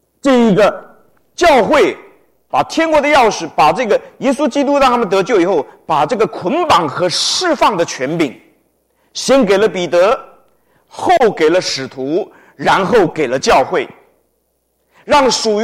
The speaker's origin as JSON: {"language": "Chinese", "country": "China", "said": "那我们中国人就问了，为什么要藏起来呢？不直接拿走就好了吗？哈，我们中国人一定这样干。"}